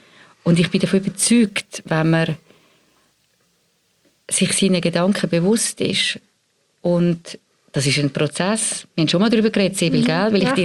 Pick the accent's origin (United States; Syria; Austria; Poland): United States; Wir haben, das meine ich, in dieser Gesellschaft, auch bei uns in Amerika, wahrscheinlich noch viel mehr, wirklich einen grossen Vertrauensverlust.